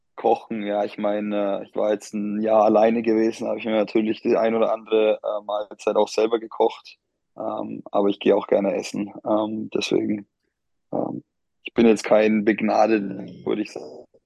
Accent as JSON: {"language": "German", "region": "Bavaria", "country": "Germany", "said": "ich bin Oberfranke."}